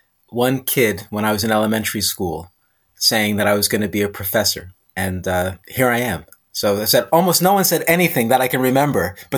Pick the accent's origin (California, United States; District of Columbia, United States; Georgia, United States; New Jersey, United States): New Jersey, United States; I was born and raised in New Jersey, in the United States.